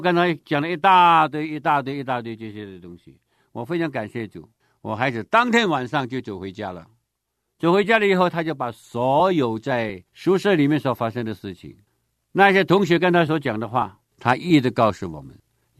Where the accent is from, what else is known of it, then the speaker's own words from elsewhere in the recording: China; 那这个是我们中国人特别要注意的一样的东西。